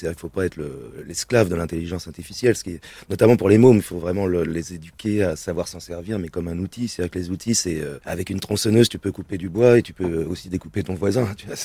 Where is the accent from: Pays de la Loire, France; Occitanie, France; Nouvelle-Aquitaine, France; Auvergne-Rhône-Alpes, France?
Auvergne-Rhône-Alpes, France; Thiers; born there; Je suis né en banlieue à Thiers d'ailleurs